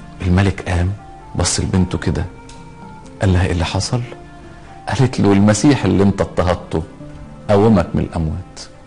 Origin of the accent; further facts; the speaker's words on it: Egypt; وإحنا عندنا في مصر بنحتفل بشم النسيم